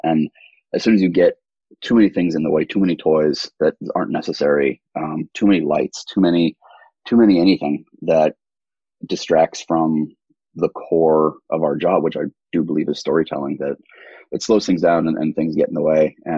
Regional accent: New Hampshire, United States; I grew up in New Hampshire, and there was a little rental store

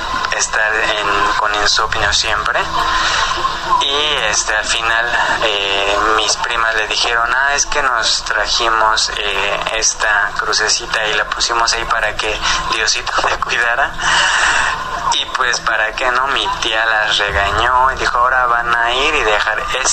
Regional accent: Xalapa, Veracruz, Mexico; yo ya no vivo allá, yo soy de Xalapa, Veracruz, y todo eso ocurrió allá. Ya no vivo allá

